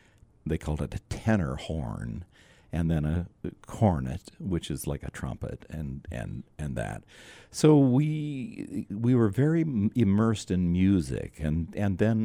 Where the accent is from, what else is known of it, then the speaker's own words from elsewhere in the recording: Yorkton, Saskatchewan, Canada; born there; also born or lived in Vancouver / London, Ontario / Red Deer / Toronto; I was born in Yorkton, Saskatchewan, and then moved to Vancouver. From Vancouver, we went to London, Ontario, then London, Ontario over to Red Deer, Alberta, then Red Deer, Alberta to just outside of Toronto